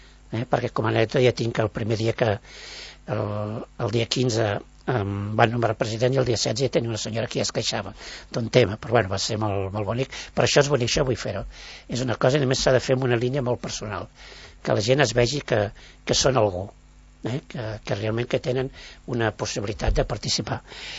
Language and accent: Catalan; Sant Cugat del Vallès, Catalonia, Spain; som de Sant Cugat